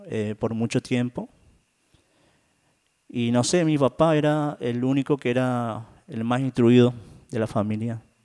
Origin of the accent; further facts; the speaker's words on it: Formosa, Argentina; después volver otra vez a mi ciudad natal y decir, tengo que terminar la primaria, después ir a Formosa Capital y terminar la secundaria también.